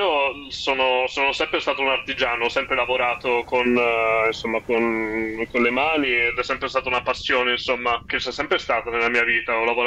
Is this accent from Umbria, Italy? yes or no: yes; Umbria, Italy; io sono nato e cresciuto in Umbria e non c'è probabilmente un posto meno adeguato per le barche.